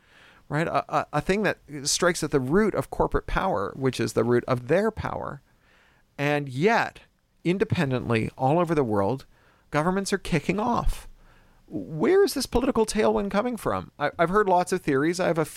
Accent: Canada; Canada, which is where I'm from, as I always say, like all the best Americans, I'm a Canadian.

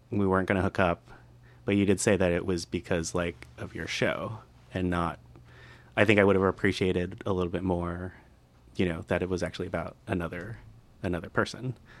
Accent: Colorado, United States; Where are you from? I'm from Colorado.

